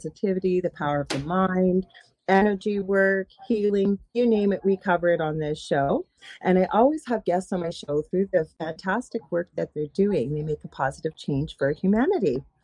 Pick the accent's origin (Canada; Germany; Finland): Canada; I'm a Canadian psychic medium, crystal Reiki energy healer, Akashic Records practitioner.